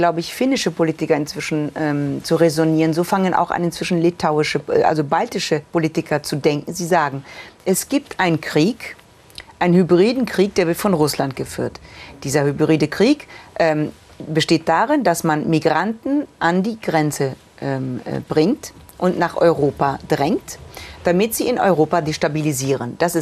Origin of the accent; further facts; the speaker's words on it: Italy; weil es für uns wichtig ist, in Italien, als Italiener über das Thema Migration gefragt